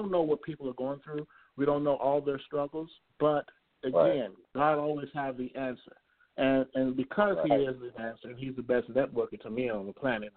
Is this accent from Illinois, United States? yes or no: yes; Chicago, Illinois, United States; now in Houston, United States; I'm from Chicago originally, moved here to Houston, Texas. It's a little bit about my background.